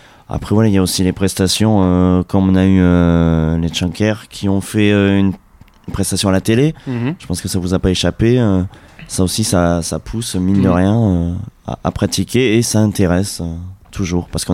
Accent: Mont-de-Marsan, Nouvelle-Aquitaine, France; Alors, moi, je viens de Mont-de-Marsan. Je suis un Montois pur jus, on va dire.

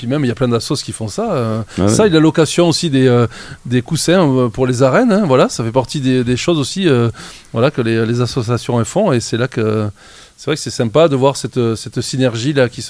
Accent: Southwest France, France; Comme on est français et du sud-ouest, c'est horrible.

